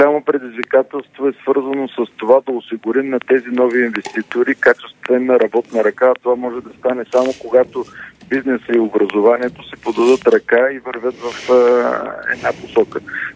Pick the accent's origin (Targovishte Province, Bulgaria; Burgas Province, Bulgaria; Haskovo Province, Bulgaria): Haskovo Province, Bulgaria; Dimitrovgrad; Аз съм роден и живея в Димитровград, тук съм израснал, тук съм учил. Между другото, жена ми е от Пловдив и когато се оженихме, решихме да бъдем за малко и това малко вече продължава близо 30 години.